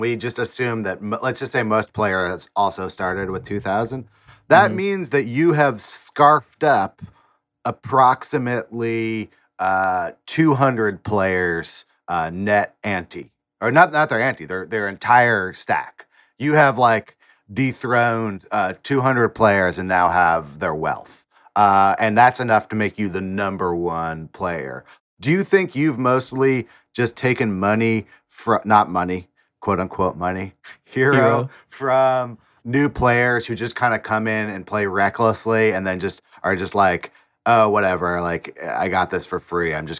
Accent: California, United States; I grew up in the Bay Area.

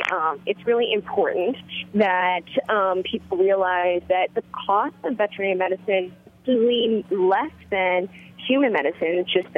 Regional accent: New York, United States; But I'm a New Yorker at heart, and I grew up here, so I have to say I get my people.

